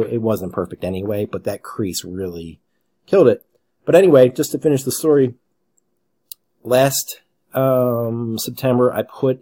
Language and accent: English; Pennsylvania, United States; I'm from Pennsylvania. That's where I live now. I grew up in this area here, which was right in between New York City and Philadelphia. Grew up in a working class town.